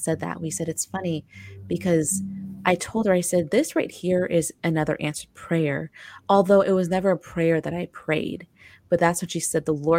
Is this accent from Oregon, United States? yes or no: no; California, United States; now in Florida, United States; so I'm from California and I moved to mm-hmm. Florida a couple years ago.